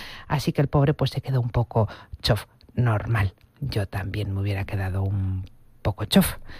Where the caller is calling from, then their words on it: Málaga, Andalusia, Spain; de Málaga, el que habló contigo el viernes pasado